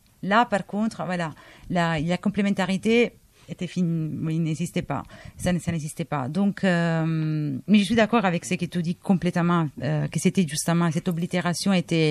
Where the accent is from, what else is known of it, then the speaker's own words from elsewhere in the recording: Italy; moi je le sens parce qu'en tant qu'italienne